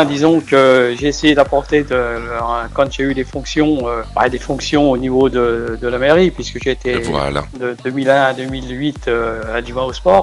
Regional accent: Gueugnon, Bourgogne-Franche-Comté, France; Moi, je suis natif de Guignon, je suis un pur guignonnais, je suis un pur forgeron.

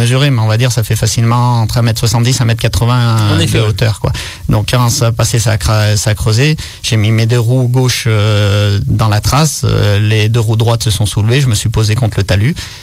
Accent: Auvergne-Rhône-Alpes, France; accent: Grésivaudan; on va dire dans la vallée du Grésivaudan sur Grenoble, ça s'entend avec mon accent

